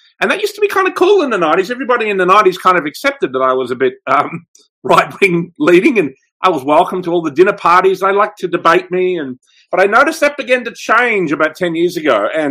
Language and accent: English; Australia; I'm an Australian filmmaker and I guess writer and independent like events promoter.